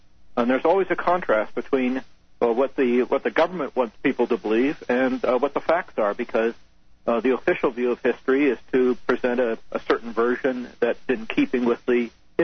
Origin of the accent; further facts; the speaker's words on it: Portland, Oregon, United States; now in California, United States; Yes, I'm born in Portland, Oregon. I was raised in Portland. I've lived in California for the last 15, 16 years.